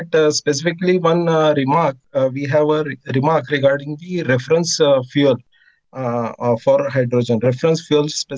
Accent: India; English is a second language; I'm from India.

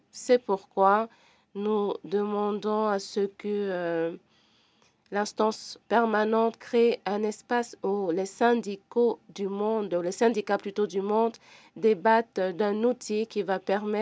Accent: Cali, Valle del Cauca, Colombia; Je viens de la Colombie, de la capitale de la résistance à Cali.

